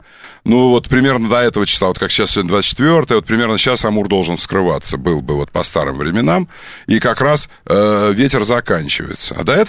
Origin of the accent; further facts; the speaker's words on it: Nizhny Novgorod Oblast, Russia; now in Russian Far East; я приехал на Дальний Восток из Нижегородской области